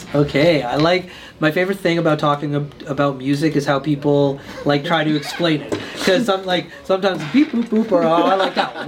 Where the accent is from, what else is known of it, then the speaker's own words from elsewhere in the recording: Canada; But as a Canadian, I'm like, yeah, I'll watch hockey every once in a while.